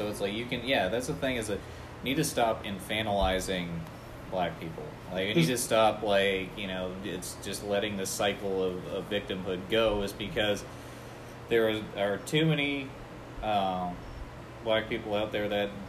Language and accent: English; Vermont, United States; I grew up in Vermont, and the opioid epidemic destroyed a lot of the smaller towns.